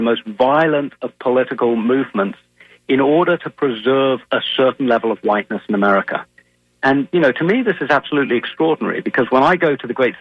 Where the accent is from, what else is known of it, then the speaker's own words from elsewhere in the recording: England, United Kingdom; Well, look, I grew up in England, and England is a country with nearly 60 million people